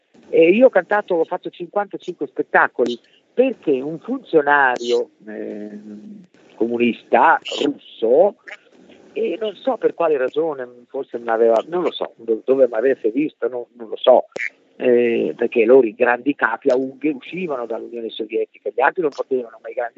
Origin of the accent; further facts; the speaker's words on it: Sanremo, Liguria, Italy; born there; io sono nata a Sanremo